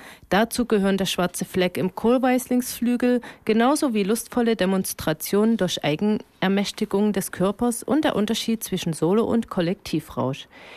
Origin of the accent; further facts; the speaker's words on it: Kindberg, Styria, Austria; Alle Ingenieure bei uns in Kindberg, bei der Voestalpine, in Kapfenberg, beim Böhler, im Fernsehen, in der Zeitung, eigentlich überall sind Männer.